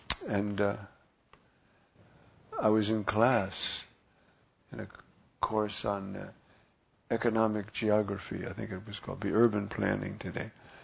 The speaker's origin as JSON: {"language": "English", "region": "New York", "country": "United States", "said": "Where are you from, boy? I said, New York. You ain't from New York. You're from the South."}